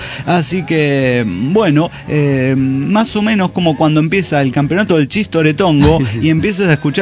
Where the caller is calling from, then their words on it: Quito, Pichincha, Ecuador; de Quito, Ecuador.